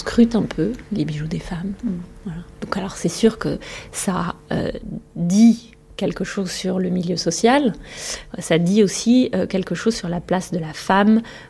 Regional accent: Constantine, Constantine Province, Algeria; Et ma ville natale est Constantine.

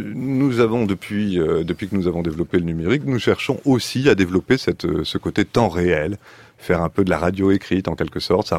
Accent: Toulon, Provence-Alpes-Côte d'Azur, France; Je viens de la lointaine province du Var, je viens de Toulon à l'origine et donc du coup, je ne connaissais personne à Paris.

